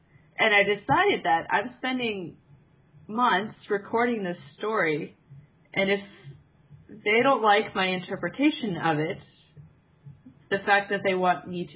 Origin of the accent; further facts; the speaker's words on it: United States; accent: American; me and my bad American accent are going to try to read.